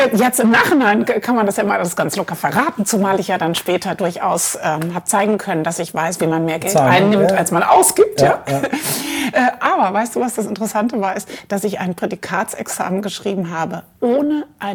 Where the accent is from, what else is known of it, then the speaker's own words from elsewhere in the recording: Mainz, Rhineland-Palatinate, Germany; ich komme aus Mainz, komme aus einer sehr bildungsbürgerlich, / auch unternehmerischen Familie.